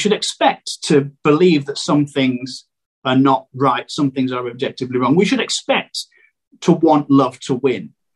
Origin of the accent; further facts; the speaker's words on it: United Kingdom; And I've realized that I'm British